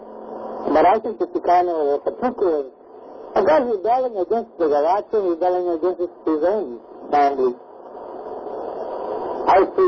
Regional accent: Santa Barbara, California, United States; born there; I was born here in Santa Barbara.

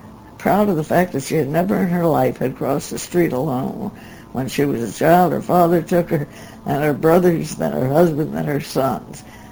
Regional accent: Philadelphia, Pennsylvania, United States; I was born in Philadelphia. Never graduated from the girls' high school there. I never left Philadelphia until I went to college.

